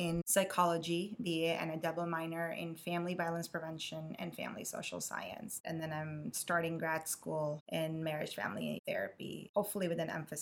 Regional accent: Minnesota, United States; also born or lived in Pakistan; So I was born in Pakistan, and I think I was about maybe 9 when I came here straight to Minnesota. We had family here

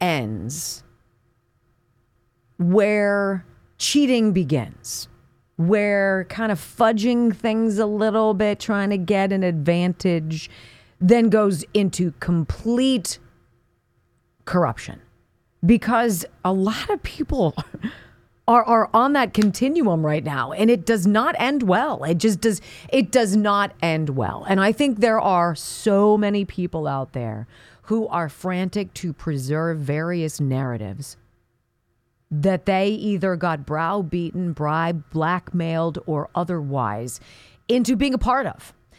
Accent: Chicago, Illinois, United States; born there; I was born in Chicago. My parents met at Northwestern. I love Chicago.

